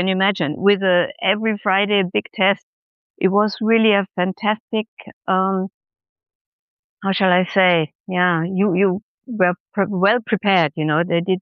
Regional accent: Munich, Bavaria, Germany; English is a second language; couple of years to improve my English, went to college there, and when I returned to Munich, which is my hometown, I joined with 22 years Lufthansa

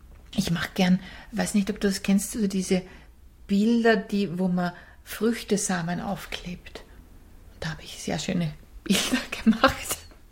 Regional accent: Vienna, Austria; born or raised there

